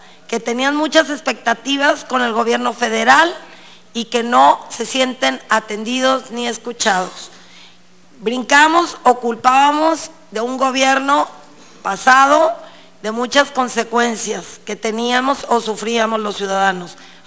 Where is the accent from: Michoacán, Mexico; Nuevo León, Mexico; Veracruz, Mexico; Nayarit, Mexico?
Nayarit, Mexico; nayaritas nos veríamos beneficiados